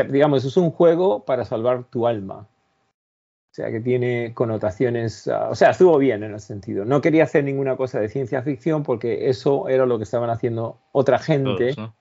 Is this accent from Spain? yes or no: yes; Spain; Imagínate, como español, digamos, de pueblo, ¿no?